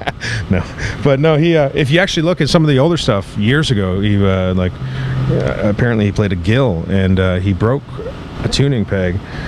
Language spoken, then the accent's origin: English; Canada; now in United States; I'm Canadian. So